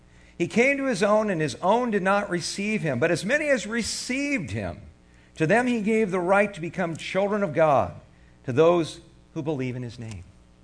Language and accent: English; California, United States; people from where I grew up in California, in Ventura County, all the way over to Vegas, were freaked out